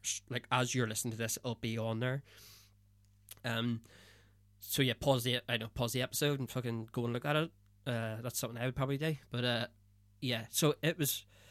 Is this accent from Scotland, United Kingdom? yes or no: no; Northern Ireland, United Kingdom; I'm from Northern Ireland. I'm in Liverpool, walking through a graveyard